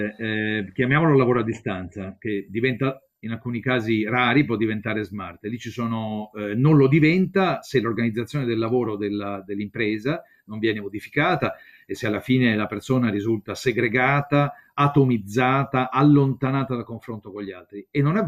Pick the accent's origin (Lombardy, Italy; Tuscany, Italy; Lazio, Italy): Lazio, Italy; Rome; Io sono romano, quindi dico una cosa romana